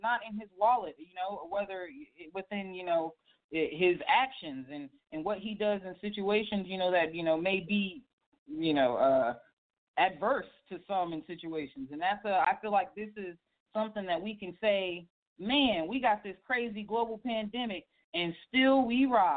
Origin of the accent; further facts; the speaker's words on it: Durham, North Carolina, United States; I came from Durham, North Carolina, Bull City all day, baby.